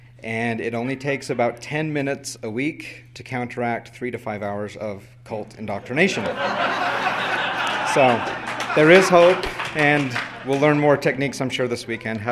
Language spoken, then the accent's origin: English; Portland, United States; from Portland